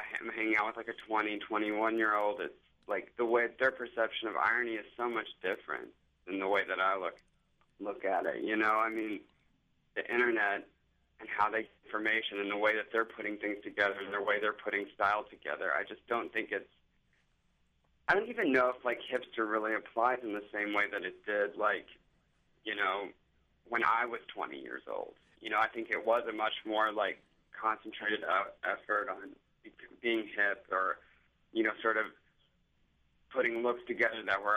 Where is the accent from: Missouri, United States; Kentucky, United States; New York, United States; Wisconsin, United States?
Kentucky, United States; Well, I'm from Kentucky, so I definitely know people who wear John Deere hats.